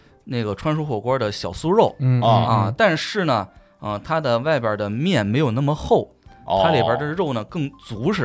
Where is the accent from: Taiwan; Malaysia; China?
China; Zibo, Shandong; 但是我们淄博那边还是有的